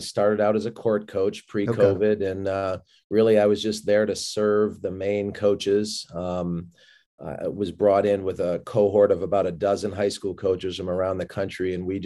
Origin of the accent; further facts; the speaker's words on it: Massachusetts, United States; introduced me to people that I couldn't even have conceived of growing up in Massachusetts in the 1970s.